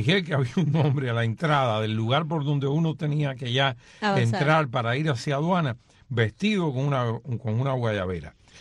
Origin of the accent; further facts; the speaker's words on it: Cuba; moved away; yo recuerdo que cuando salí de Cuba